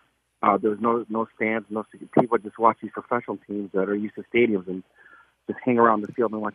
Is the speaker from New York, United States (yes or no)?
yes; New York City, New York, United States; I'm a New Yorker.